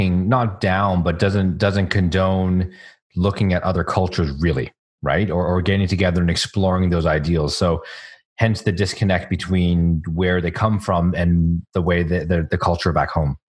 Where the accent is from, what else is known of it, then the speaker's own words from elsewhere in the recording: Canada; born there; As a Canadian born citizen, you know, it's interesting because you experience a lot of stereotyping